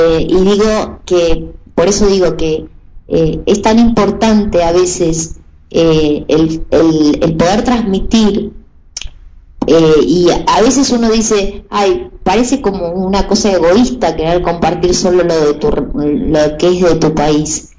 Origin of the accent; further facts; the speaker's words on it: Argentina; nosotros como argentinos